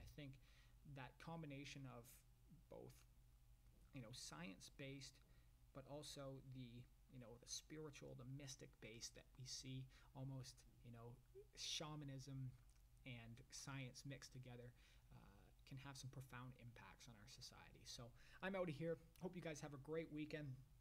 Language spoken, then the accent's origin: English; Canada; it's a statement that I, as a Canadian, am proud to make.